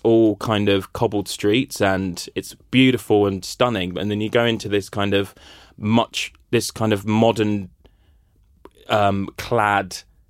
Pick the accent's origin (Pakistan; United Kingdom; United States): United Kingdom; Brighton, South East England; I remember when I grew up in Brighton